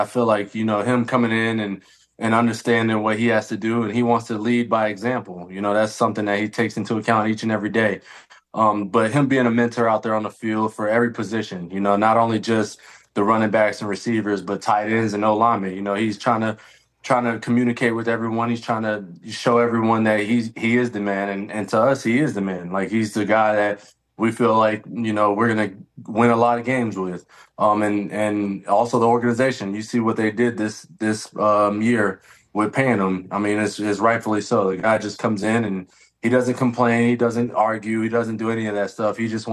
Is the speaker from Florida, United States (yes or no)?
yes; Florida, United States; It meant a lot, you know, especially being from Florida. My hometown is literally 45 minutes from where we were actually hosting the Pro Bowl out in Orlando.